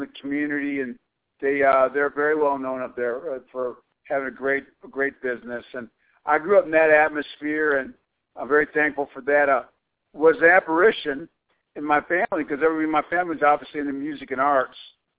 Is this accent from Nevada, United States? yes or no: no; Buffalo, New York, United States; Yeah, I was born and raised in Buffalo, blue-collar town, northeast town, great place to grow up, great place to be from